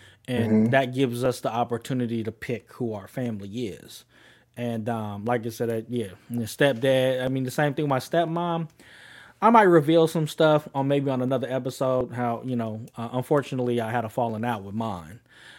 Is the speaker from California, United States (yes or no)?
yes; Oakland, California, United States; And growing up, I grew up in East Oakland